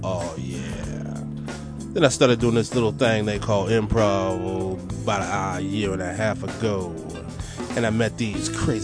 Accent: Pennsylvania, United States; But yes, I grew up in Western Pennsylvania, with a single mother.

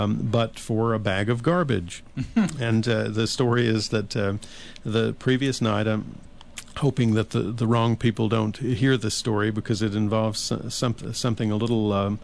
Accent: Murfreesboro, Tennessee, United States; also born or lived in Nashville; I was born in Nashville, and I grew up in a little town called Murfreesboro, Tennessee, right.

